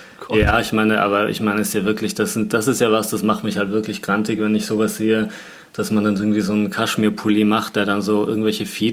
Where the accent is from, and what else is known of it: Tyrol, Austria; born or raised there